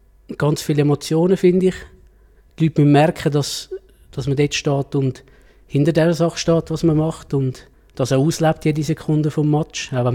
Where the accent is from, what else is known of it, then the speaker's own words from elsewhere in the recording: Zurich, Switzerland; ich bin im Limmatal aufgewachsen.